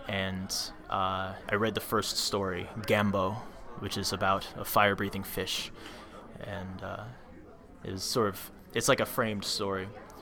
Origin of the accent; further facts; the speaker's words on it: Virginia, United States; I am an author from Northern Virginia